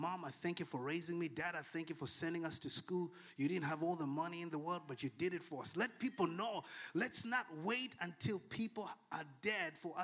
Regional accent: Malawi; now in Boston, United States; It's just when I grew up in Malawi, that's what we did.

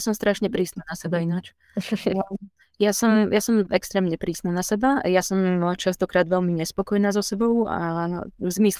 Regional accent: Klenovec, Banská Bystrica Region, Slovakia; odkiaľ pochádzam z Klenovca, tak tu realizujem stavbu, staviam zrub a ja sa nachádzam teda na samote teraz

